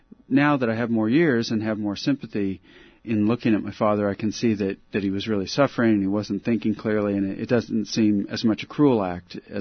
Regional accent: Ketchikan, Alaska, United States; also born or lived in Adak Island; now in California, United States; Yeah, I was born in Alaska on Adak Island and then grew up in Ketchikan in southeast Alaska, where it's rainforest and really beautiful.

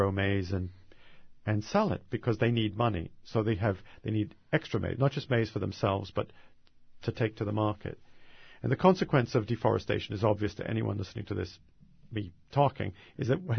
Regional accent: Boston, Massachusetts, United States; That's growing up in Boston in the 1950s.

